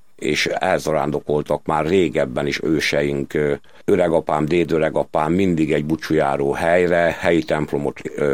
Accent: Zalalövő, Zala, Hungary; also born or lived in Zalaegerszeg; Zalaegerszegen születtem, és Zalaegerszegtől 18 kilométerre van Zalalövő, ahol én lakom, családommal.

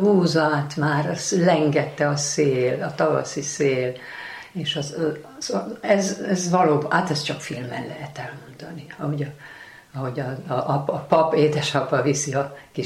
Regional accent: Debrecen, Hajdú-Bihar, Hungary; hadd említsem meg a szülővárosomat, Debrecent, nagyon-nagyon nagy szeretettel gondolok Debrecenre

